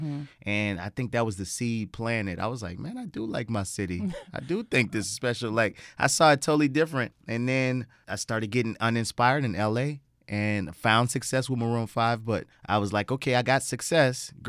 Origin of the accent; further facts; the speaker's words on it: New Orleans, Louisiana, United States; Like, yeah, I'm from New Orleans. Orleans. Mm-hmm. I was proud of that, you know, because I think New Orleans instills in you the pride of it being a special place.